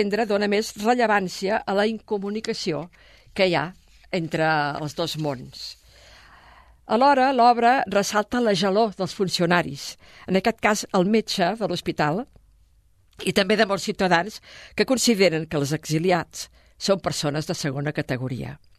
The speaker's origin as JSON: {"language": "Catalan", "town": "Sabadell", "region": "Catalonia", "country": "Spain", "said": "Com a sabadellenca, vull recordar que Pep Ambrós, Josep Julien, són dos actors nascuts i formats a la nostra ciutat."}